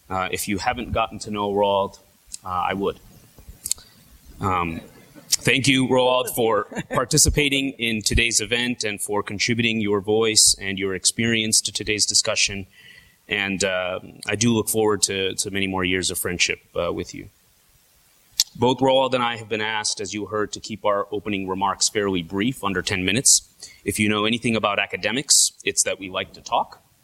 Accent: United States; I feel blessed to be an Indian American. And as an English-speaking Christian born and raised in North America, my name is one of the few things that highlight my Indian heritage.

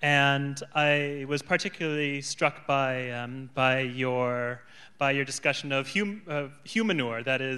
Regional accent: San Diego, California, United States; And I'm from San Diego myself

